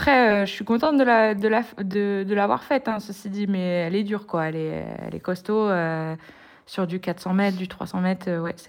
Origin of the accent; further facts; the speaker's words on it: Brest, Brittany, France; Je suis de Brest, donc la pointe du Finistère, quoi, la pointe.